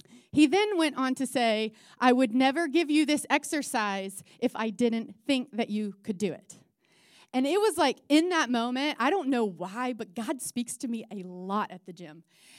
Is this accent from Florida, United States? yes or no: yes; Florida, United States; I'm from Florida, and so we used to swim in a pond where I'm from, and even with gators.